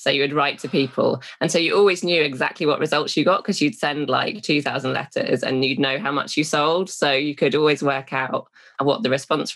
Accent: London, United Kingdom; A lot of Londoners don't even say Birmingham right, and I'm from London, so.

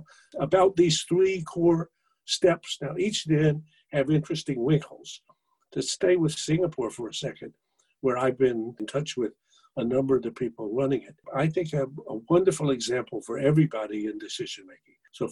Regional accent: United States; because we're America and we are great and we are exceptional and I'm very American.

